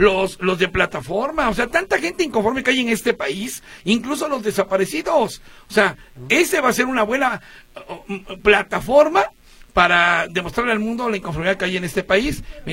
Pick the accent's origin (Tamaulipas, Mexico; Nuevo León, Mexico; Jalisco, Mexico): Jalisco, Mexico; Guadalajara; para mí Guadalajara es mi ciudad predilecta, es más, soy tapatío